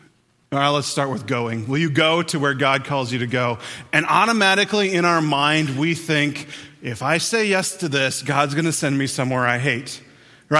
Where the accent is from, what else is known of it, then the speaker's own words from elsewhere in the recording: Hibbing, Minnesota, United States; We grew up, my wife and I grew up on the Iron Range right outside of Hibbing, Minnesota.